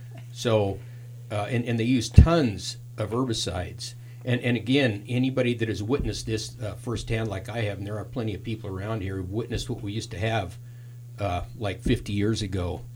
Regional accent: Round Mountain, United States; I grew up in this, it was a logging community what I was born into here in Round Mountain.

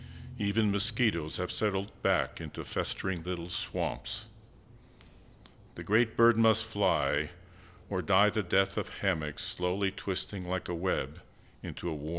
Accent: San Francisco, California, United States; I grew up in San Francisco. Our house was just a block and a half from the ocean. So I spent a lot of time at Ocean Beach with my brother and sisters and so forth.

